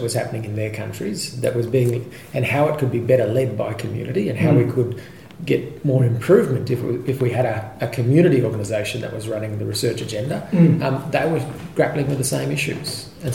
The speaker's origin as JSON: {"language": "English", "town": "Cherbourg", "region": "Queensland", "country": "Australia", "tie": "born or raised there", "said": "I'm Goongri from Western Queensland, but I grew up down at Cherbourg."}